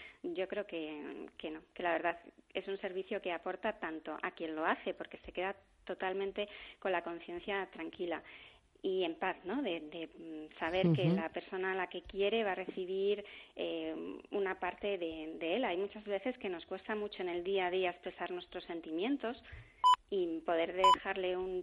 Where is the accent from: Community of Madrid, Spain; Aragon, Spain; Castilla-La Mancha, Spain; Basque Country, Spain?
Community of Madrid, Spain; Madrid; como madrileña que soy